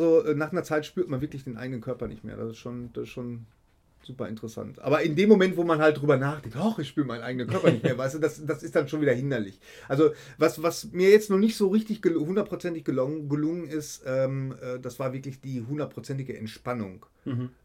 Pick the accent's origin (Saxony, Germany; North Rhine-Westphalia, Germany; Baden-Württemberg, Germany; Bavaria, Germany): North Rhine-Westphalia, Germany; Bochum; ich komme aus Bochum.